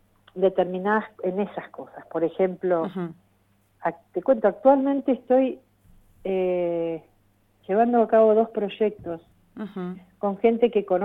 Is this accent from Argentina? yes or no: yes; Mones Cazón, Buenos Aires Province, Argentina; yo viví mi adolescencia en Monescazón, en el partido de Pehuajó, un pueblo muy chico.